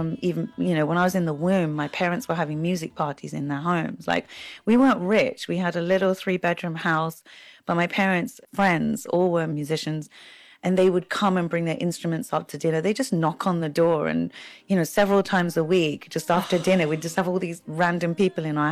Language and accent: English; England, United Kingdom; When you grow up in England as an Indian heritage kid, even though you're in England, I had this beautiful mix of this Western upbringing, but this kind of rooted kind of remembering of my ancestors and that culture in the home.